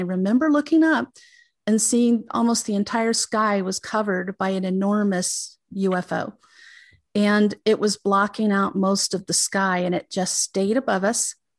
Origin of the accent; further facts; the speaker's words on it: Prescott, Arizona, United States; You know, there's a lot of sightings in Prescott, which is my hometown, which is across Mingus Mountain on the other side of Mingus Mountain from here, from Sedona area.